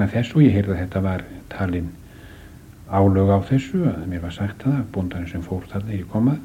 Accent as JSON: {"language": "Icelandic", "town": "Meðalland", "region": "South Iceland", "country": "Iceland", "tie": "born there", "said": "Ég er fæddur á Söndum í Meðalandi."}